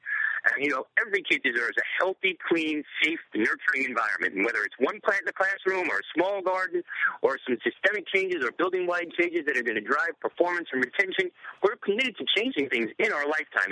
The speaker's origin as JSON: {"language": "English", "town": "New York City", "region": "New York", "country": "United States", "tie": "born or raised there", "said": "Let me tell you, I grew up in the South Bronx, so to think that I'm farming is rather remarkable."}